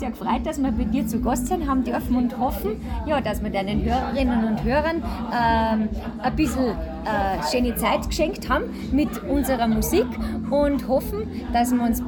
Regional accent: Austria; Bei uns in Österreich waren wir jetzt erst beim großen Jubiläum Sommer Musi Open Air mit dabei.

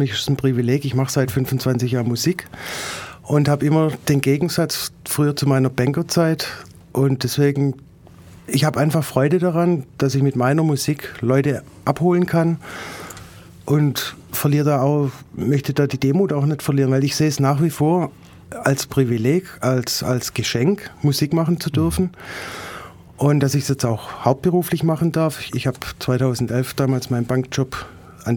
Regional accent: Beilstein, Baden-Württemberg, Germany; also born or lived in Marbach; now in Crailsheim, Germany; Groß geworden, mhm, aufgewachsen in Beilstein.

